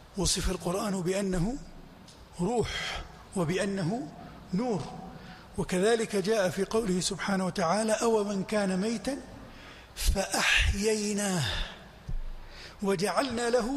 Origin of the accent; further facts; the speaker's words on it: Jeddah, Makkah Province, Saudi Arabia; أخبرت زوجتي بأني ذاهب إلى الطائف وأنا من جدة